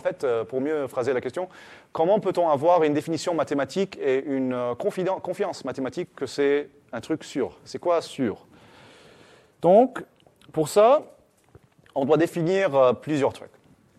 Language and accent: French; Quebec, Canada; je viens du Québec, donc c'est encore pire là-bas.